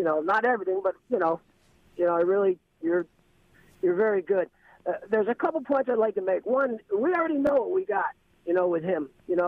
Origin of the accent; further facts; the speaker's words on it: New York, United States; I mean, I'm from New York. I know Trump. I mean, I've been here 29 years.